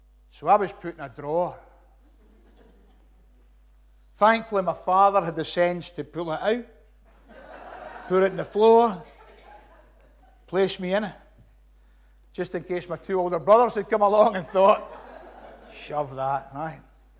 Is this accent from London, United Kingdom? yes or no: no; Glasgow, Scotland, United Kingdom; I was born in Staub Hill Hospital 4 days after Christmas, 29th of December, 1962. You can do the maths. I was taken home to a room and kitchen in Springburn, where my mum, my dad, my two older brothers lived.